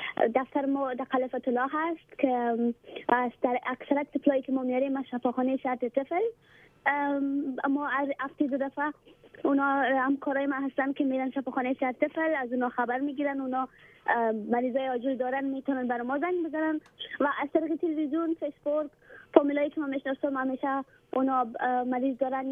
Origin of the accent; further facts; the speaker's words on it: Afghanistan; من خودم یکان افغان هستم